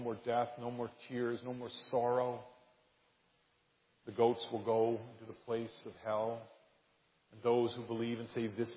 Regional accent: Canada; No, I have to laugh as a Canadian.

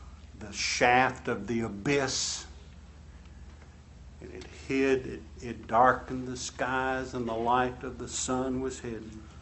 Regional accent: Bassett, Virginia, United States; you know, I grew up in Bassett, Virginia. Corporate headquarters of Bassett Furniture Company.

